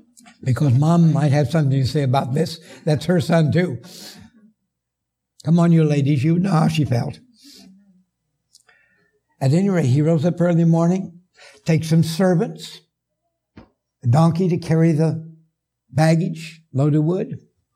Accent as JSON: {"language": "English", "region": "West Coast", "country": "United States", "said": "I'm from the West Coast. I'm familiar with the Rockies and the Sierras."}